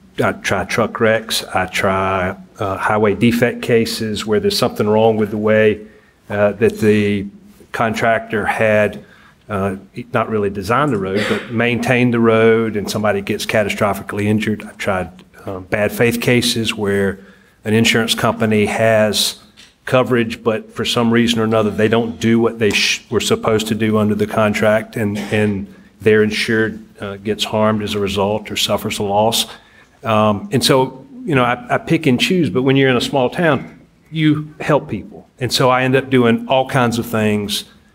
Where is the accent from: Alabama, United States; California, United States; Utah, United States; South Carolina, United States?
South Carolina, United States; Anderson; I'm from Anderson originally. I went to Clemson. I carried an orange book bag when I was at Carolina.